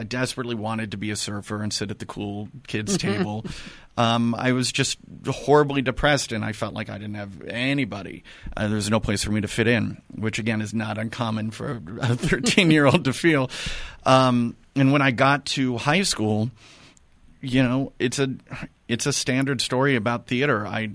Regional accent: Arroyo Grande, California, United States; I grew up in Arroyo Grande. San Luis was always the big city. We used to come up here and go to Mervyn's.

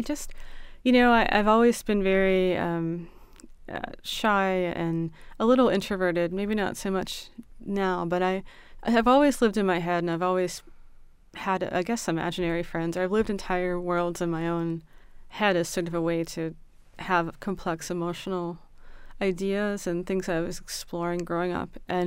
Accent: Baltimore, Maryland, United States; my family was Polish. We grew up in Baltimore City.

